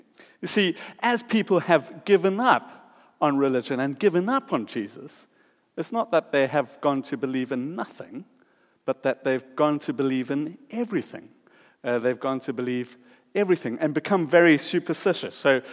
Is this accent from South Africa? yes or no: yes; South Africa; growing up in South Africa, the curse business is big business. So we call witch doctors there, we call them sangomas.